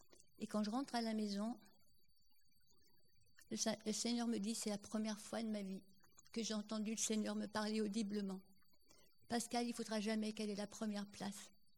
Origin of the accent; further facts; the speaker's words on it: Lyon, Auvergne-Rhône-Alpes, France; Alors nous, on est lyonnais, hein, on connaît mes yeux.